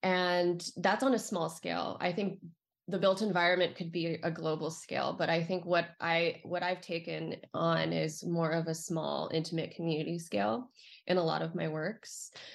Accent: California, United States; I'm from Southern California, so my intro was San Diego and Tijuana and how similar they are.

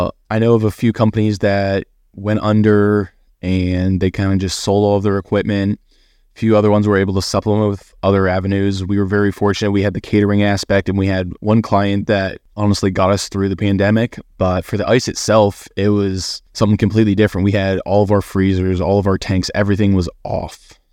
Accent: Kentucky, United States; I'm from Kentucky. It's horse capital of the world, they say.

